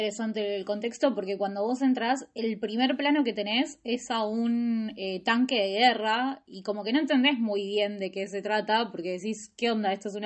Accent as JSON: {"language": "Spanish", "country": "Argentina", "said": "Somos Argentina, le decimos como podemos."}